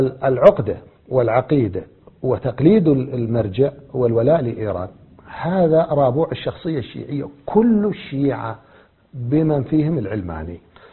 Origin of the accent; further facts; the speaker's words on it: Iraq; الشيوعيون عندنا بالعراق يثقفون إلى أحزابهم بالانتخابات